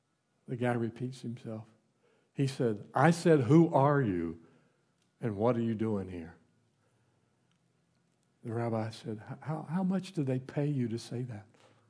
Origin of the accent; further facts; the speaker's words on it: the South, United States; I grew up in the South where they eat those things, and if you hadn't have told me that was a flower, I'd have probably took a bite out of it.